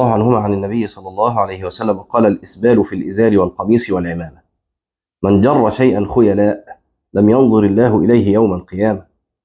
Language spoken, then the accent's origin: Arabic; Egypt; اللي احنا بنسميه كعب عندنا في مصر ده في اللغة العربية اسمه عقب